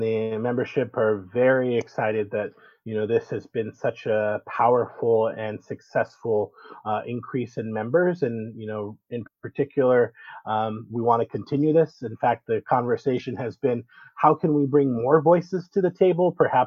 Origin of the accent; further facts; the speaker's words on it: San Bernardino, California, United States; I grew up actually in San Bernardino in the Inland Empire back when we were 714, you know, now the area code is split.